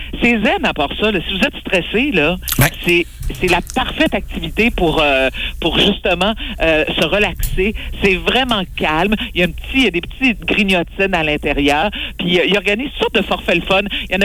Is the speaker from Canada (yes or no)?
yes; Saguenay, Quebec, Canada; Je viens quand même de Saguenay.